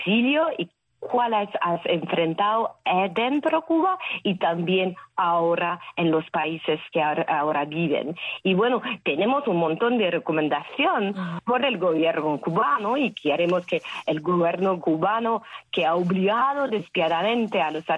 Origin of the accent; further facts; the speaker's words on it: France; accent: French; Spanish is a second language; mi país, que puedes escuchar con mi acento francés muy fuerte